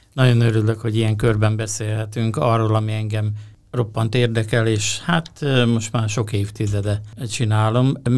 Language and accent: Hungarian; Fényeslitke, Szabolcs-Szatmár-Bereg, Hungary; born there; Fényes Litkén születtem, és egy Klebersberg féle házban, ez a katolikus tanítói lakás volt eredetileg, ahol én születtem.